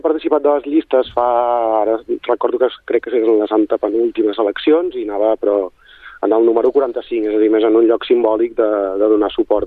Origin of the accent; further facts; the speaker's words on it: Sabadell, Catalonia, Spain; Jo crec que sóc sabadellenc de pedra picada